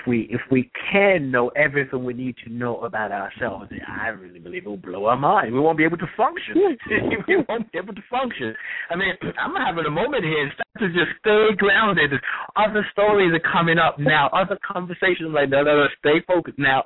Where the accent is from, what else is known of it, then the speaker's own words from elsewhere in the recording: Nigeria; English is a second language; now in United States; So much so that growing up in Nigeria, you know, my experience of the tradition, the culture, or what people call the Yoruba tradition here, it was considered evil.